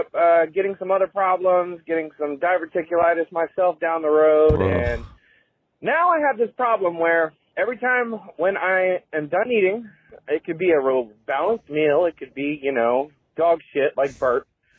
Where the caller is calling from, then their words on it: Maryland, United States; I'm from Maryland.